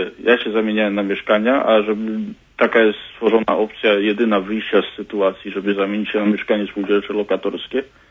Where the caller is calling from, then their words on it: Szczecin, West Pomeranian Voivodeship, Poland; U nas już, że tak powiem, w Szczecinie, bo ja z Polski dzwonię